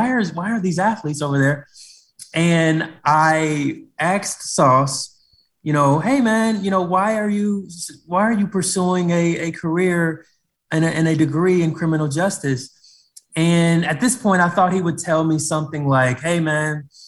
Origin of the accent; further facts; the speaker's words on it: Cincinnati, Ohio, United States; So I'm from Cincinnati, born and raised.